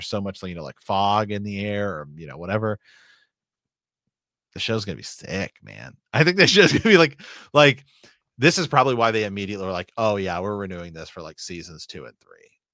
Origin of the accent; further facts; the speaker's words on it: Ohio, United States; now in Oregon, United States; there's no humidity out here in Oregon, but you know, obviously I grew up in Ohio.